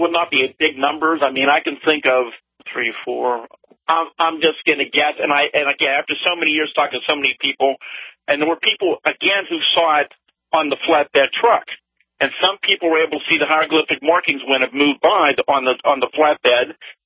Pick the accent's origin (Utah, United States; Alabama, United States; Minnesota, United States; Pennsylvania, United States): Pennsylvania, United States; Greensburg; this object continued out into Westmoreland County, came over my hometown, over the city of Greensburg.